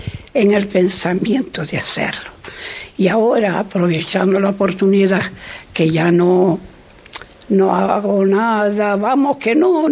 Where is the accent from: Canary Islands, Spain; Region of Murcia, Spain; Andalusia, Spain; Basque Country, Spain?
Canary Islands, Spain; Santa Cruz de Tenerife; born there; yo nací aquí en Santa Cruz, en el Cabo, uh-huh, en donde le decían las Plaza San Telmo. Uh-huh. Bueno, allí tenía mi mamá la casa y mi padre.